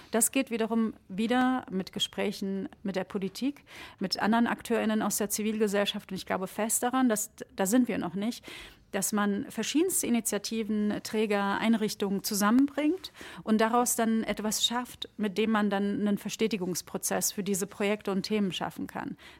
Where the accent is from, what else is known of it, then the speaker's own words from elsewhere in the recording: Hesse, Germany; ich komme ja aus Hessen, da gibt es das nicht.